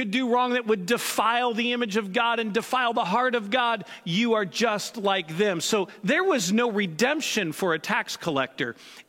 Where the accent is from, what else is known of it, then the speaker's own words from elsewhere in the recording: Midwest, United States; I'm in my late 40s. I was raised in the Midwest.